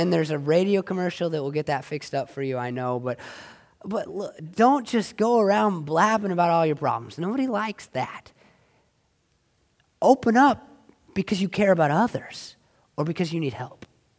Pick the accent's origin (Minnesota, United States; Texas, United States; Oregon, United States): Oregon, United States; I mean, I'm from Oregon. I have nothing in common with these people.